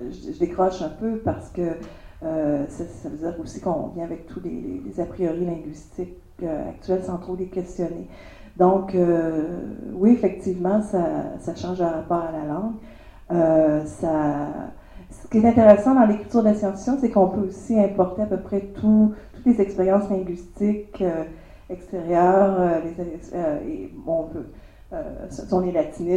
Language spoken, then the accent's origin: French; Quebec, Canada; moi, je sais qu'en tant que Québécoise